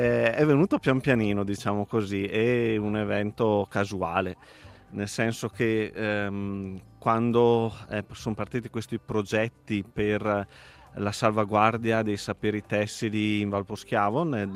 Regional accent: Cles, Trentino-Alto Adige, Italy; Io sono di Clesse, in Trentino, e sono vicino alla Valsugana.

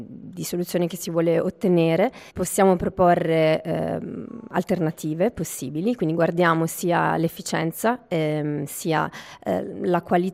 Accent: Bari, Apulia, Italy; moved away as an adult; also born or lived in England; now in Switzerland; Io sono italiana, sono di Bari. Dunque, sono arrivata in Svizzera dopo un bel percorso in Inghilterra, dove ho fatto un dottorato, postdoc, anni di ricerca, e poi è arrivata la chiamata da Neuchâtel

